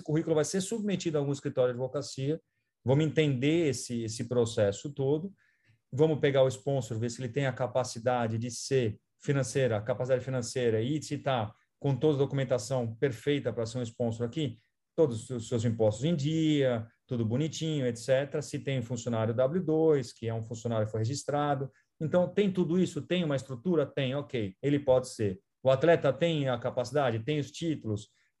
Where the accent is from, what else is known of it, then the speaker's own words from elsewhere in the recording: United States; Apesar de ser americano, às vezes, eu sou americano e me sinto imigrante.